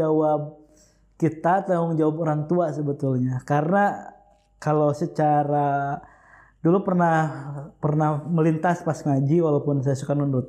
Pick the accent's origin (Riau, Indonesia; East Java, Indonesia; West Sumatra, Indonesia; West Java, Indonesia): West Java, Indonesia; Karawang; born there; now in Purwakarta, Indonesia; Saya lahir di Kampung Bubolak, Desa Puspasari, Kecamatan Pedas, Kabupaten Karawang.